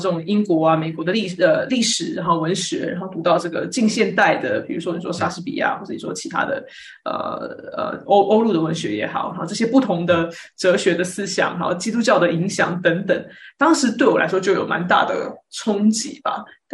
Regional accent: Taiwan; 我在台湾长大，然后我在台湾读的高中大学，然后我大学的时候呢，我是读外文系的。

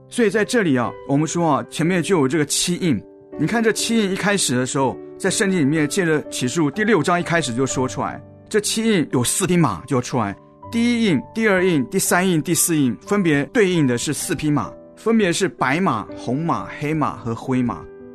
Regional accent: Taiwan; 我是从台湾来的，台湾在最近发生了大地震

